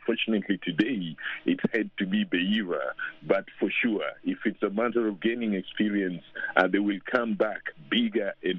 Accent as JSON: {"language": "English", "country": "Kenya", "said": "I went to Kenya, I'm Kenyan myself"}